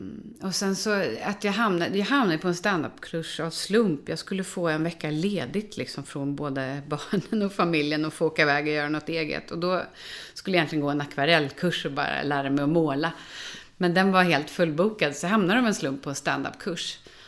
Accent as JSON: {"language": "Swedish", "town": "Hultsfred", "region": "Kalmar County", "country": "Sweden", "said": "Jag är från Hultsfred. Jag har aldrig hållit på med droger."}